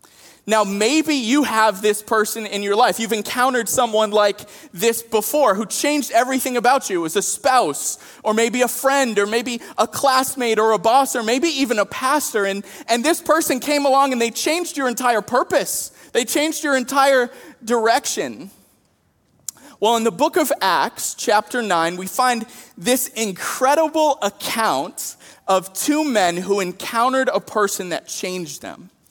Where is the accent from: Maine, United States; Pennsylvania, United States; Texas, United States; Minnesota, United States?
Maine, United States; Saco; So when I was in seventh grade, I grew up in Saco